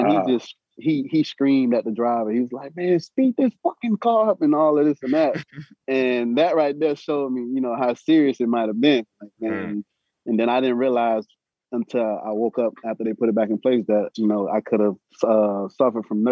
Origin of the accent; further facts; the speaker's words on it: Florida, United States; man, I'm from South Florida.